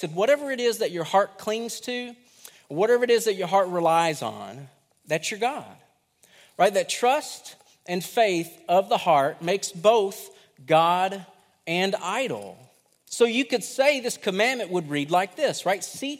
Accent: Kentucky, United States; I'm from Kentucky.

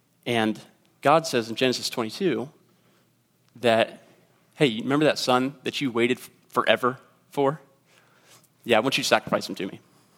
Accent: Mount Vernon, Ohio, United States; Now, like I said, I grew up in Mount Vernon, Ohio, which is a more rural community.

